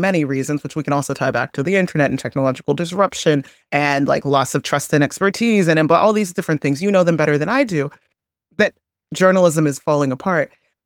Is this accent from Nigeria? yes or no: yes; Nigeria; because I'm Nigerian